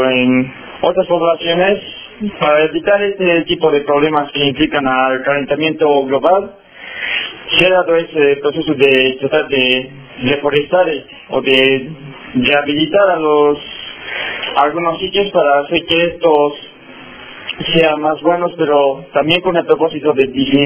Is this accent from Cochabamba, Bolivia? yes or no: no; Oruro, Bolivia; vengo de Oruro.